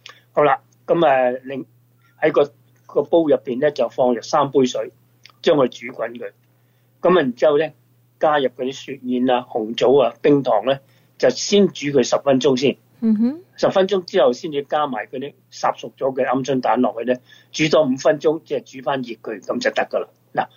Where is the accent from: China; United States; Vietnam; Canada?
China; 糖水啊，我哋中国人亦都系好中意嘅吓，饭后甜品啊嘛